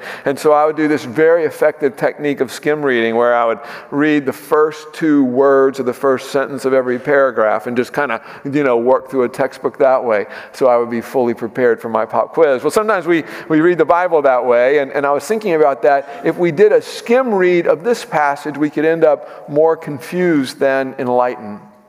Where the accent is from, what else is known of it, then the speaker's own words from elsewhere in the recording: Corpus Christi, Texas, United States; when I was in high school, I worked at a public tennis center in my hometown of Corpus Christi.